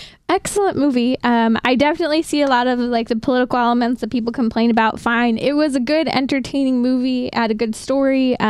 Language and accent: English; Lake Arrowhead, California, United States; even in my small town that I grew up in Lake Arrowhead